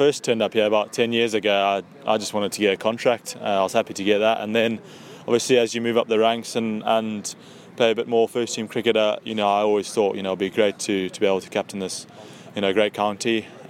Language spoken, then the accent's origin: English; Zimbabwe; growing up in Zimbabwe